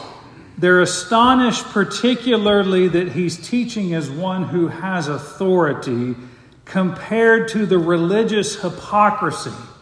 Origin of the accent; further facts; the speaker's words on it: Opelika, Alabama, United States; born there; I'm a Christian. I was born in Opelika, Alabama.